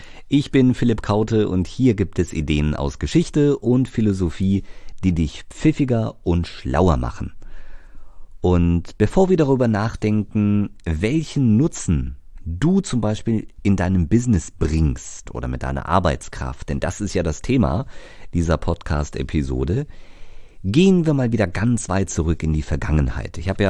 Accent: Karlsruhe, Baden-Württemberg, Germany; dann muss das doch auch in meiner Heimat, also rund um Karlsruhe, auch irgendwie klappen.

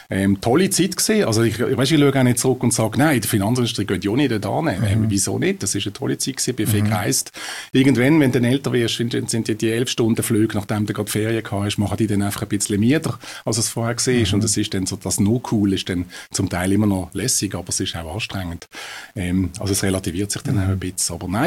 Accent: Riehen, Basel-Stadt, Switzerland; Ich bin in Riechen aufgewachsen.

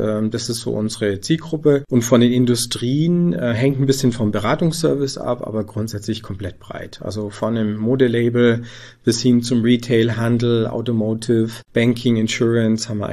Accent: Nördlingen, Bavaria, Germany; born there; Ich selber wohne hier in der Gegend. Vielleicht ist es auch ganz spannend. Mich hat's hierher verschlagen. Bin eigentlich gebürtig aus Nördlingen, also schon Bayern, aber nicht ganz so südlich.

